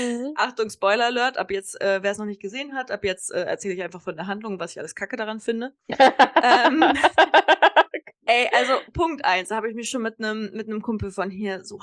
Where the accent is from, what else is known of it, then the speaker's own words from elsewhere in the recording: Kassel, Hesse, Germany; now in Konstanz, Germany; So, und in meiner Heimatstadt Kassel gibt's auch echt einen fetten neuen Filmpalast.